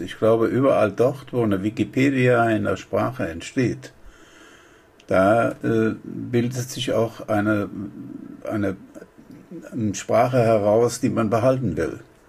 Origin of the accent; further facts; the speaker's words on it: Hesse, Germany; Na, ich komme ja aus Hessen-Nassau, und da babbelt es sowieso.